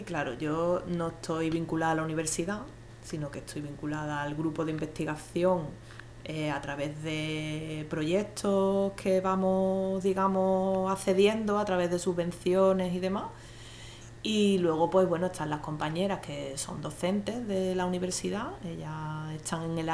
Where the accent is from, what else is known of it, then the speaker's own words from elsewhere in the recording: Ceuta, Spain; now in Córdoba, Spain; yo no soy de Córdoba, de hecho, yo soy de Ceuta. Y llegué aquí hace 13 años, 14 años, más o menos, sin conocer nada de la ciudad, o sea, era la primera vez que venía.